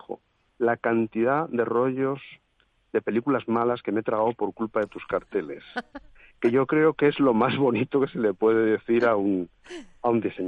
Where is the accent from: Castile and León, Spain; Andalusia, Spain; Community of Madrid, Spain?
Community of Madrid, Spain; Madrid; como madrileño o como mirando desde el patrimonio